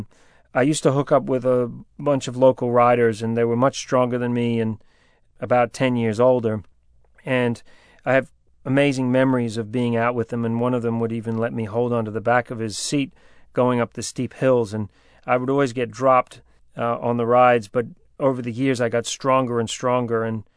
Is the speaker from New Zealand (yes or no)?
yes; Canterbury, New Zealand; my hometown in Canterbury, New Zealand.